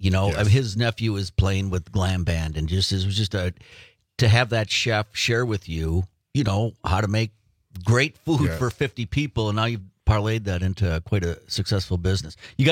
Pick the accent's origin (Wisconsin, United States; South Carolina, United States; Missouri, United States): Wisconsin, United States; Green Bay; Well, we're kind of from Green Bay.